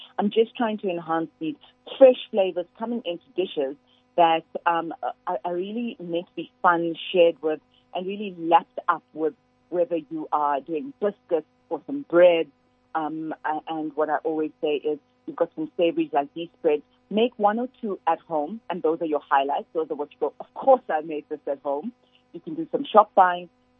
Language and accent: English; India; and being Indian, I like a little bit of spice.